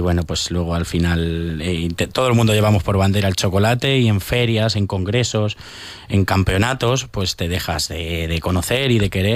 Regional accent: Castilla-La Mancha, Spain; Yo soy también manchego, muy manchego. Soy una parte catalana

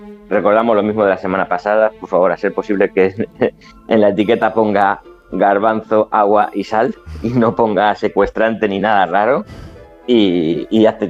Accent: Madrid, Community of Madrid, Spain; Yo soy muy madrileño.

